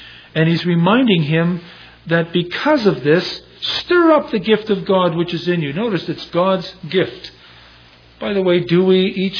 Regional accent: Toronto, Ontario, Canada; an elder in the assembly I was raised in Toronto.

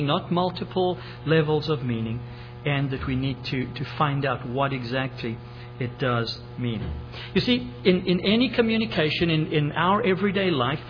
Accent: South Africa; now in United States; I came from South Africa and I went to the United States.

